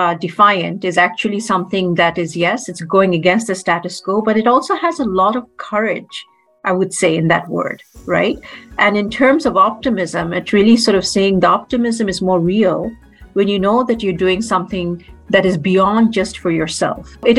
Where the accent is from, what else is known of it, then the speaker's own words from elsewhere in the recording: Bangladesh; And of course, I'm originally from Bangladesh. And this is all kind of doing all this for home.